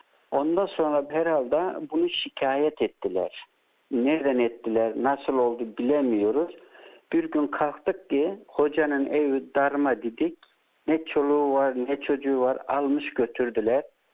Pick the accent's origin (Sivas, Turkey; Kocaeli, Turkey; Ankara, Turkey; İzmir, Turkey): Sivas, Turkey; Göbekören; now in Australia; Gürün kazasının Göbekören köyündeyiz.